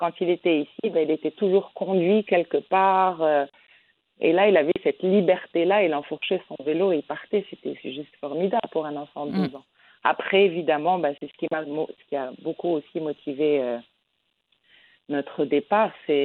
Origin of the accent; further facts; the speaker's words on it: Rabat, Rabat-Salé-Kénitra, Morocco; je viens de Rabat